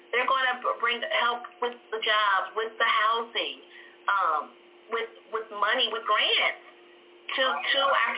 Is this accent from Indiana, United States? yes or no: yes; Indianapolis, Indiana, United States; I love living over here. I live on South Shore. I live in South Shore. And, you know, like I said, I'm from Indianapolis. I've seen things change. I'm 52.